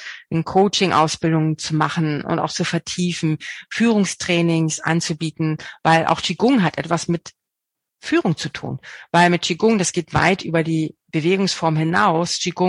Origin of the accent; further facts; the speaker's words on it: Bad Zwischenahn, Lower Saxony, Germany; now in South Africa; nach Bad Zwischenahn, also meinen Heimatort in Deutschland eingeladen habe.